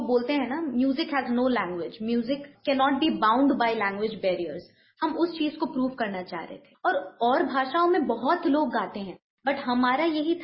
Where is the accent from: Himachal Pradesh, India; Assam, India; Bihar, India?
Assam, India; first language Bengali; मैं north east से हूँ, मैं असम से हूँ, मेरा मदर टंग बंगाली है। कितने मजे की बात है, आई come from Assam, I speak Bengali